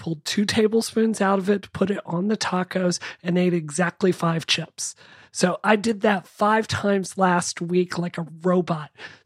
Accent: Mississippi, United States; I have the bona fides to be on the show today to pick this out, just because I grew up in Mississippi.

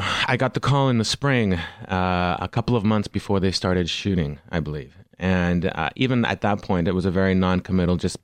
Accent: Houston, Texas, United States; I'm originally from Houston, Texas, brother.

